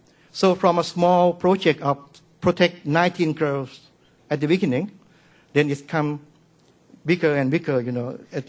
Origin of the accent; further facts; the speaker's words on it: Northern Thailand, Thailand; English is a second language; I am from Thailand. I am from the northern part of Thailand. And actually, I was born in the southern of Thailand.